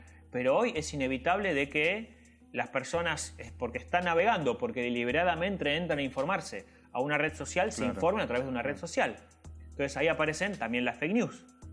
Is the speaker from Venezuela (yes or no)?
no; Argentina; Nosotros como argentinos, por más que seamos descendientes de árabes